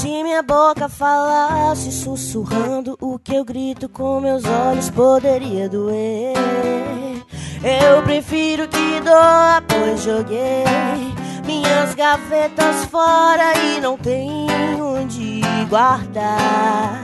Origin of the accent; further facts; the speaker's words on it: Minas Gerais, Brazil; Eu sou mineira